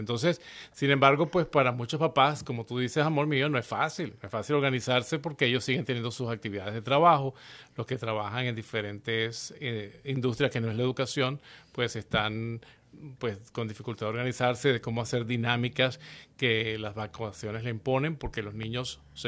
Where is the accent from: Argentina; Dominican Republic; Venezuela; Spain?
Venezuela; pues como en Venezuela, que de donde soy, que a las 5 de la mañana muchos niños ya se están levantando